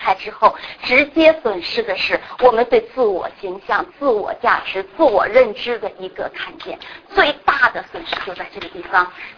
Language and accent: Chinese; Beijing, China; 我一直在大陆，我是来自北京的，